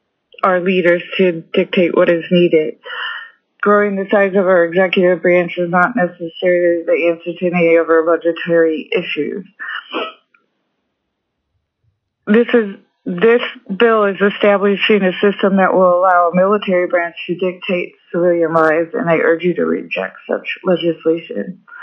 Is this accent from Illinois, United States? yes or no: no; Two Rivers, Alaska, United States; I'm from Two Rivers, and I'm representing myself.